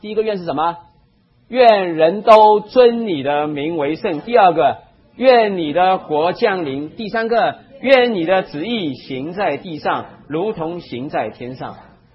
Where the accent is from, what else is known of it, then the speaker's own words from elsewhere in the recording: Shanghai, China; 我是个上海人嘛